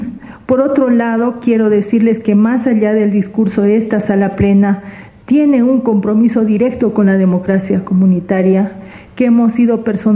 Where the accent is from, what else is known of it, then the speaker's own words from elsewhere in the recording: Santa Cruz, Bolivia; Yo como cruceña quiero que lo tomen no en un aspecto político partidario